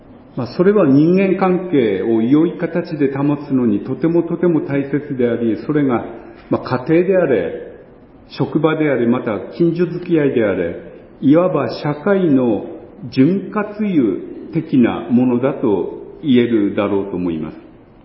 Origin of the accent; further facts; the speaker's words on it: Yamagata, Japan; 私の出身地である山形には、山形弁の一つとしてこのじっとしているという意味のちょどするという言葉があるんですけれども、